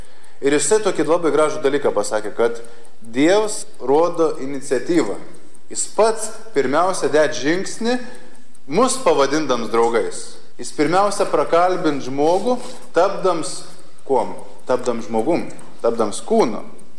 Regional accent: Šiluva, Kaunas County, Lithuania; Aš esu kilęs iš Šiluvos, iš Šiluvą

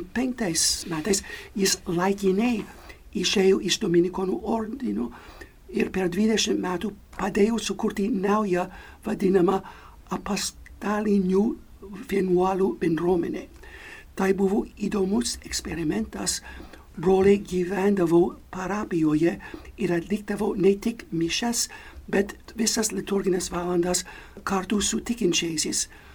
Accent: United States; Lithuanian is a second language; aš esu amerikietis

